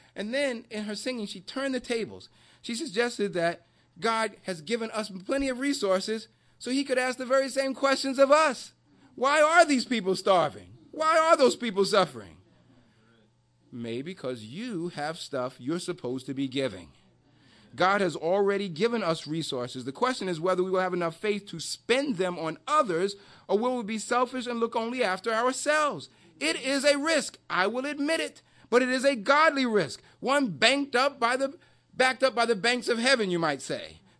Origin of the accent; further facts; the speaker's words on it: New York, United States; But I grew up in New York, and he was big in New York.